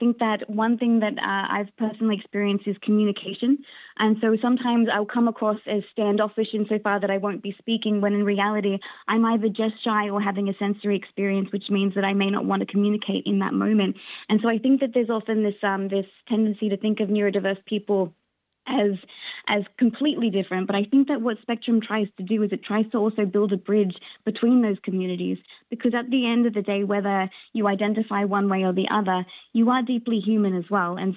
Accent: Australia; the greatest thing about being Australian is that we come from like a heritage that knows that storytelling is the best way to explain what our experiences is

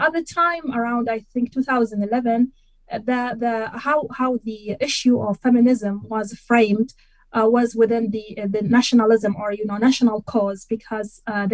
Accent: Iraq; I come from Iraq, so this is my home country

